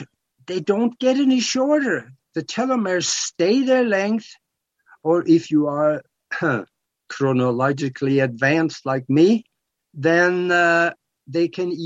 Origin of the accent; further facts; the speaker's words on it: Norway; I'm from Norway, so I've been following these guys.